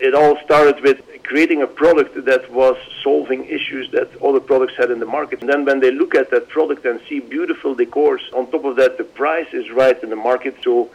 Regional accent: Belgium; moved away as an adult; now in United States; Indeed, I'm from Belgium originally, but my country is the United States. I've been living here now for 30 years

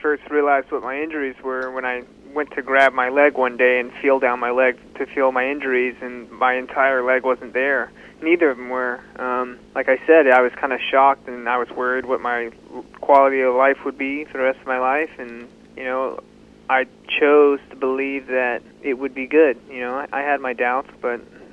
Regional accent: Marietta, Georgia, United States; born there; I was born in Kenneth Stone Hospital, right there in Marietta.

